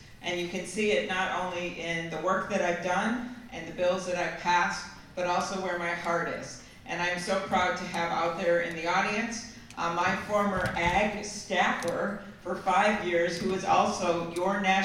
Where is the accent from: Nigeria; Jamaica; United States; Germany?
United States; Minnesota; You all know I'm from Minnesota, and I can see Iowa from my porch.